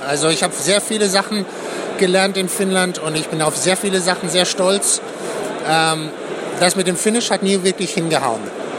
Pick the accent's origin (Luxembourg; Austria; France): France; German is a second language; now in Finland; man wird als Franzose geboren und wenn man in dem Kontext in einem Weinhaushalt, Weinbauerhaushalt aufwächst, dann kriegt man das mit.